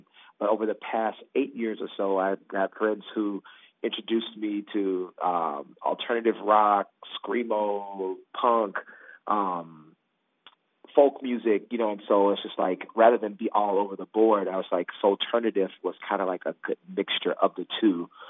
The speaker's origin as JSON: {"language": "English", "region": "Deep South", "country": "United States", "tie": "born or raised there", "said": "I think a lot of that comes from my gospel roots and growing up in the Deep South."}